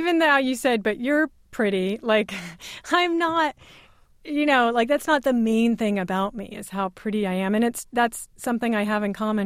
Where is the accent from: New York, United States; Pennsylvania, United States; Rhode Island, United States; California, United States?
California, United States; Berkeley; I mean, you know, I grew up in Berkeley.